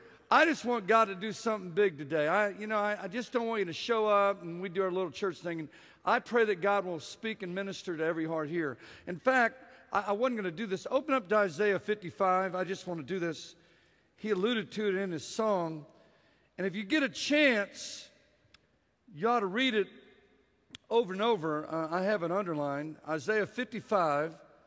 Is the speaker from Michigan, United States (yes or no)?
no; San Antonio, Texas, United States; I am from San Antonio, Texas, home of the world champion San Antonio Spurs.